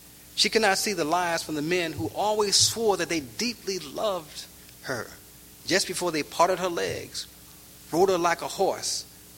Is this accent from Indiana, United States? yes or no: no; Detroit, Michigan, United States; also born or lived in Chicago; And we grew up around Pimps and Hoes slamming Cadillac doors on the Lower East Side of Detroit, Michigan, and the West Side of Chicago.